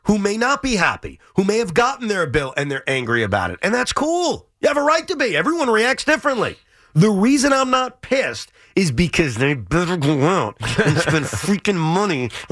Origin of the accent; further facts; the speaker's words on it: United States; Like, I'm every American. I'd rather not.